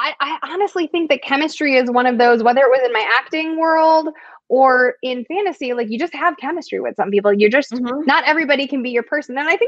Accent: Chicago, Illinois, United States; For years, I'm from Chicago, he's from Chicago, he lived in Chicago.

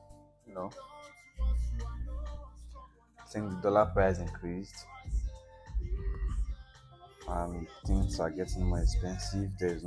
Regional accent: Nigeria; It's not easy being Nigerian. It's not easy to stay in Nigeria.

